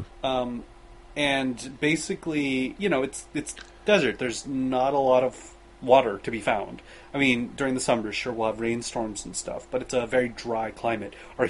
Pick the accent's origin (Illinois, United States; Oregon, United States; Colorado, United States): Colorado, United States; I'm from a desert, right? I'm from Colorado, which is mountains and desert.